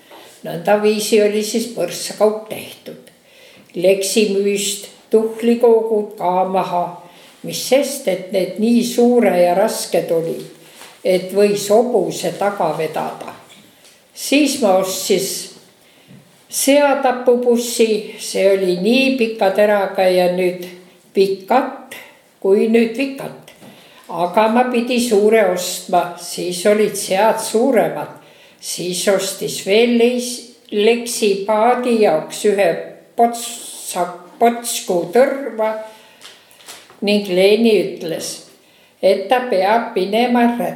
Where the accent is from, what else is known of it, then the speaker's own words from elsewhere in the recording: Võru County, Estonia; now in Saaremaa, Estonia; No, üks võru kiil. Kuigi, no, ma olen ka Võromaalt pärit, aga ka oma 50 aastat juba Saaremaal elanud, nii et üks võru kiil on tuu imekiil.